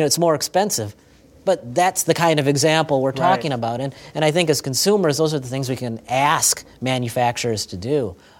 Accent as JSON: {"language": "English", "country": "United States", "said": "look, I'm an American. I'm a consumer."}